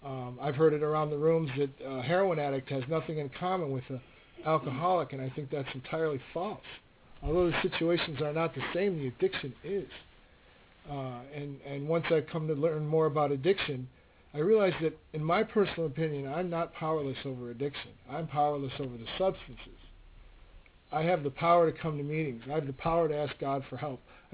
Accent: Chicago, Illinois, United States; But growing up in Chicago, I started with marijuana and obviously the drinking.

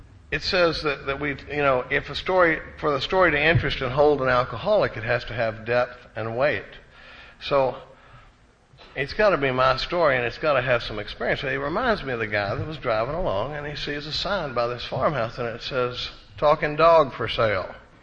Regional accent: Dallas, Texas, United States; I come from a pretty normal family. I grew up in Dallas, Texas, and my mother was a first grade school teacher for 42 years

